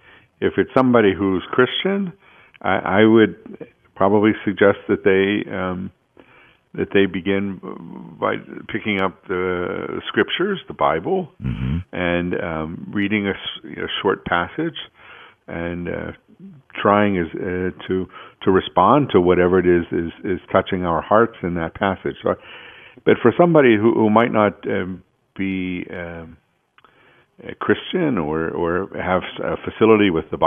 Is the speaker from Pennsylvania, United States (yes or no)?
yes; Pittsburgh, Pennsylvania, United States; I'm from Pittsburgh, and Pittsburgh was one of the first areas where there was the manifestation of the Spirit in a Catholic context.